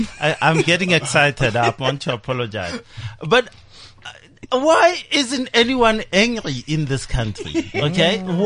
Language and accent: English; Hammanskraal, Gauteng, South Africa; Now, you know, you guys, you know, I come from Hammanskraal.